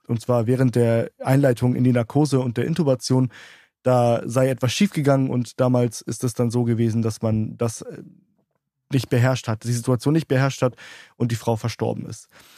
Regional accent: Hamburg, Germany; Ich bin direkt aus Hamburg, nicht aus der Nähe. Ich bin aus Hamburg.

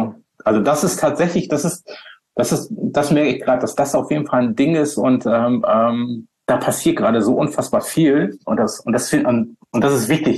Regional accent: Bremerhaven, Bremen, Germany; in meiner Heimatstadt, in meiner alten Heimatstadt Bremerhaven

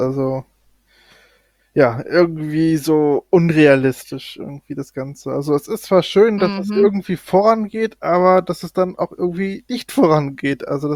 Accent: North Rhine-Westphalia, Germany; ich komme ja aus NRW

